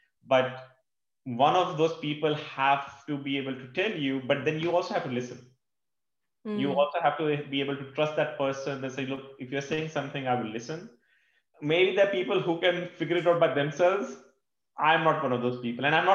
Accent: India; Like I grew up in India and where, you know, that was not a thing.

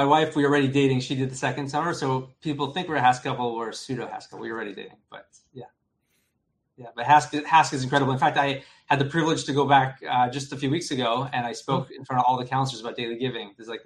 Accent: Minneapolis, Minnesota, United States; I grew up in Minneapolis, Minnesota. Very proud Minnesotan.

